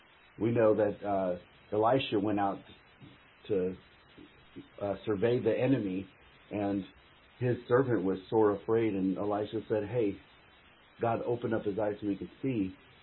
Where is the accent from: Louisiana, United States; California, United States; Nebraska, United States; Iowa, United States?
Nebraska, United States; Omaha; I come from Omaha, Nebraska, USA.